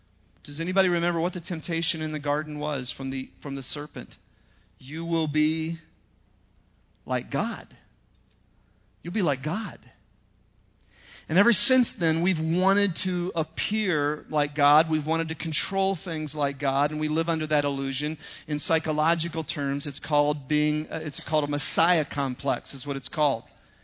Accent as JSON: {"language": "English", "region": "Ohio", "country": "United States", "tie": "born or raised there", "said": "Cleveland, Ohio in 1933. And I remember as a kid thinking, this is so awesome that Superman was born in my home state."}